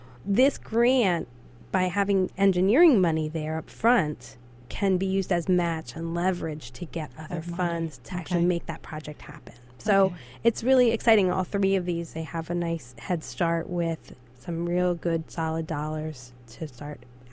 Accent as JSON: {"language": "English", "town": "Allentown", "region": "Pennsylvania", "country": "United States", "tie": "born or raised there", "said": "I grew up in Allentown."}